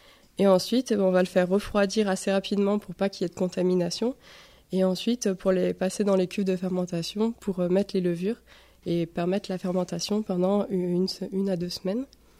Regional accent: Occitanie, France; also born or lived in Clermont; moi, pour ma part, j'ai grandi en Lozère depuis que j'ai l'âge de 6 ans, en fait.

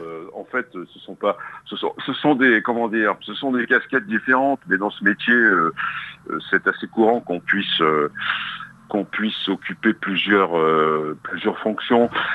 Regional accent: Alès, Occitanie, France; born there; also born or lived in Lozère; Je suis originaire de Lozère. Ma famille paternelle comme maternelle est originaire de Lozère. Mais je suis né à Alès

